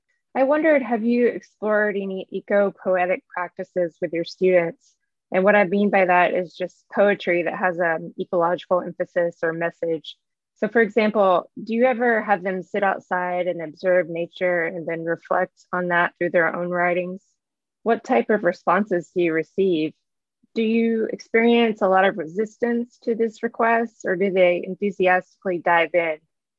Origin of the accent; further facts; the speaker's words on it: North Carolina, United States; I grew up in North Carolina and the Cherokee tribe was there and are still there